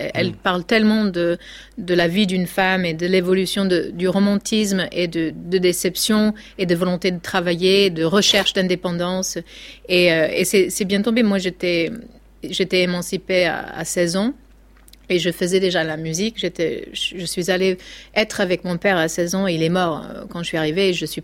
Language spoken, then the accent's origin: French; California, United States; il y a des morceaux que j'ai écrits dans le nord de la Californie, là d'où je viens